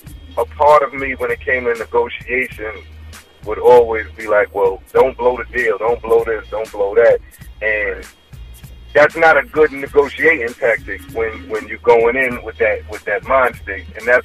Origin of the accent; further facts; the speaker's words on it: Bronx, New York, United States; because I'm from the Bronx, from Co-op City in the Bronx